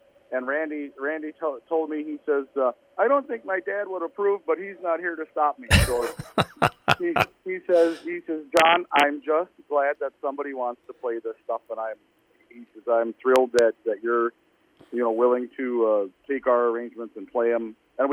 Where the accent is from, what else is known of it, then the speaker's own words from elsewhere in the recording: Montgomery, Minnesota, United States; Born and raised in Montgomery, Minnesota, little town, well, quite a way south of it. It's between Mankato and the Twin Cities, down that way.